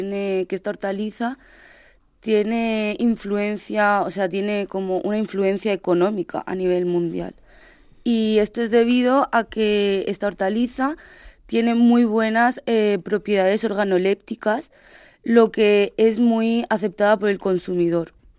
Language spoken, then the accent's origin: Spanish; Teruel, Aragon, Spain; now in Orihuela, Spain; Yo soy fuera de aquí, yo soy de Teruel, de Aragón, y yo vine aquí a estudiar Orihuela y fue la primera vez que yo vi el pimiento en ensaladas, por ejemplo.